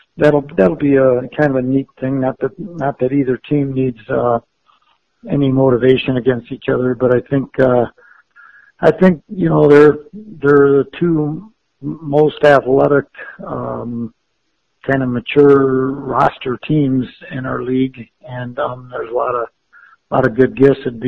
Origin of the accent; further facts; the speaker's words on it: Chicago, Illinois, United States; Growing up in Chicago, I don't know. I don't like the Brewers.